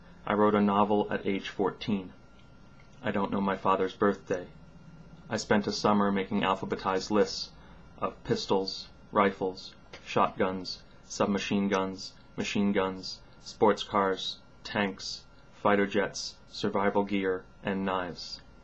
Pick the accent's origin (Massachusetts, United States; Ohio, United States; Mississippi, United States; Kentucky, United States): Massachusetts, United States; now in Norway; I'm from Massachusetts. I'm in Norway.